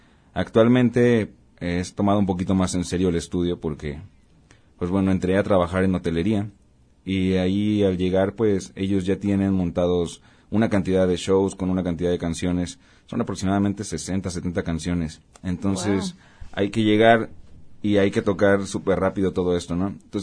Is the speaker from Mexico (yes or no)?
yes; Autlán, Jalisco, Mexico; Es correcto, soy nacido aquí, y pues bueno, aunque ahorita estoy viviendo en otros lados, somos de aquí de Autlán